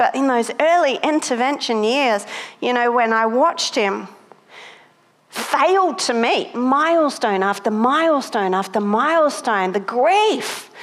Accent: Australia; Mate, let that I'm very Australian. It's only getting worse, people.

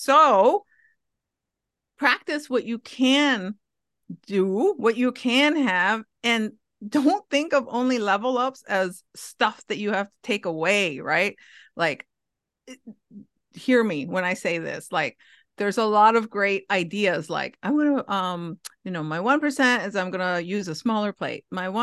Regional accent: Hawaii, United States; born and raised in Hawaii with Mexican parents who ate food that you cannot find points for.

